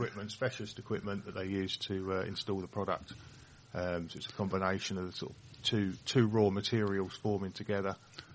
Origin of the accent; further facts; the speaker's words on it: South East England, United Kingdom; Well, from Kent anyway. I was born in Kent, lived in Kent all my life.